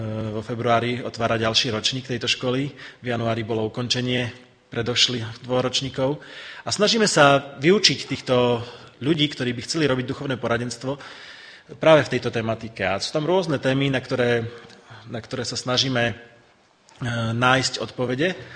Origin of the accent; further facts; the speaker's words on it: Bardejov, Prešov Region, Slovakia; ja osobne som z Bardejova